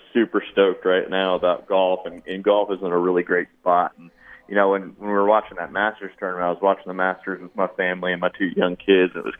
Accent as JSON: {"language": "English", "region": "Northeast", "country": "United States", "said": "I'm from being from the Northeast and knowing Bethpage Black"}